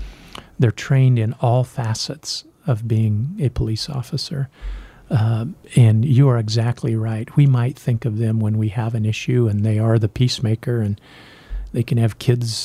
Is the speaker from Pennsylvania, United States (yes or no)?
no; Nebraska, United States; now in South Dakota, United States; I grew up in Nebraska, and now being a transplant to South Dakota